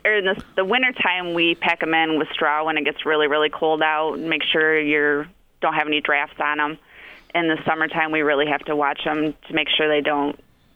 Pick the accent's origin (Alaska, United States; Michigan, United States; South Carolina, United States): Michigan, United States; Mason; I grew up in Mason, actually.